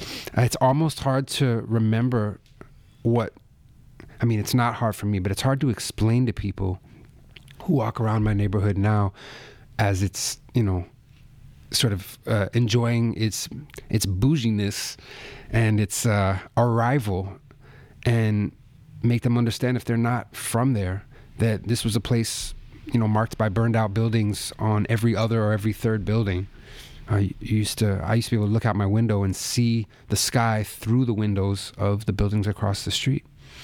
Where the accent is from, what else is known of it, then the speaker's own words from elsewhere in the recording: New York, United States; I grew up in the Upper West Side when it was not a wealthy neighborhood. It was a middle class and upper middle class in some places.